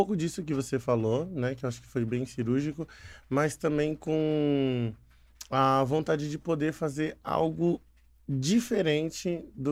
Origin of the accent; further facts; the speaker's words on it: São Paulo, Brazil; born there; Sou do estado de São Paulo, nascido no Tucuruvi.